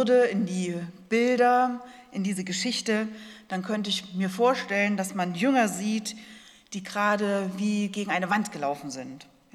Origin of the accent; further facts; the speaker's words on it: Germany; Ja, wenn wir an das Beten denken, wir vor allem als Deutsche, dann denken wir meistens an das Bittgebet.